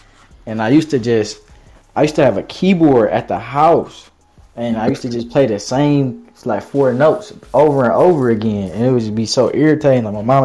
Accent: Detroit, Michigan, United States; You know, I'm hailing from Detroit, 313. Detroit, stand up.

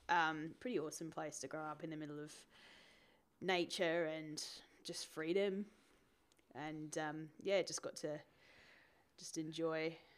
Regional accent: United Kingdom; now in Australia; I grew up in the UK in the southwest of England.

